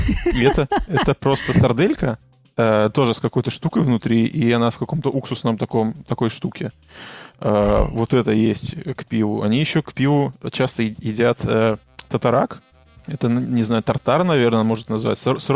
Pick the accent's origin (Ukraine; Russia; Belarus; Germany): Belarus; now in Prague, Czechia; Ну, я из маленького города, и когда я уезжал еще из Минска, там не было такого обилия